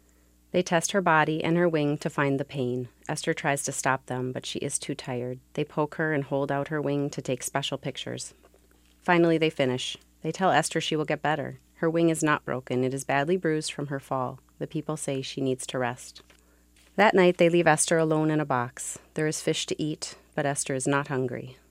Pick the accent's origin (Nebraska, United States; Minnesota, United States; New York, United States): Minnesota, United States; Forest Lake; I'm from Forest Lake, Minnesota.